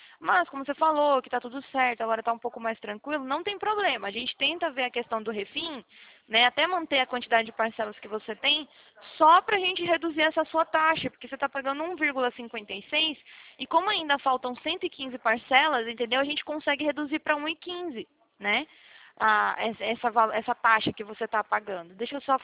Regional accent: Atibaia, São Paulo, Brazil; eu sou daqui de Atibaia, não é muito longe, não, é interior de São Paulo também.

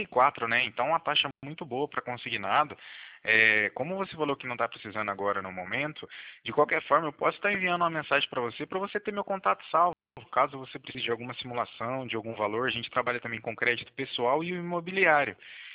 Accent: Cornélio Procópio, Paraná, Brazil; Eu sou de Cornélio Procópio, próximo Londrina, aqui do Paraná.

